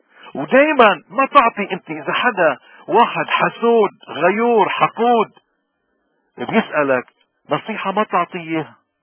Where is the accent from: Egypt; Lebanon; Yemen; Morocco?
Lebanon; شو الكارثة اللي ضاربتنا كلبنانيين وين ما كنا، بلبنان أو بلاد الاغتراب؟